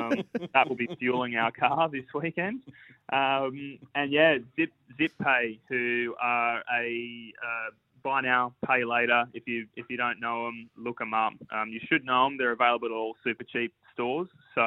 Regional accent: Central Coast, New South Wales, Australia; a little sign writers workshop in West Gosford, back in my hometown, Central Coast.

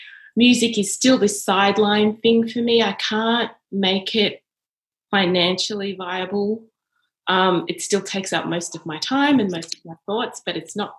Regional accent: Melbourne, Victoria, Australia; I grew up in Melbourne and we used to drive up every holiday to Sydney to see family

